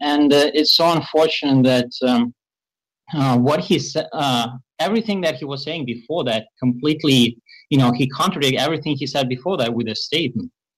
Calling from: Russia; Calling from Russia.

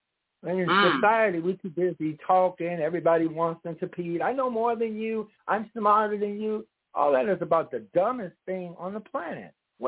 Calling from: Chicago, Illinois, United States; I'm calling from Chicago.

